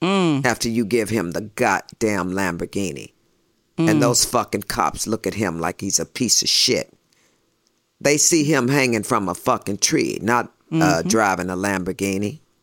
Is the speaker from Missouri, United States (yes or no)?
yes; St. Louis, Missouri, United States; I have met her already, and we're both from St. Louis.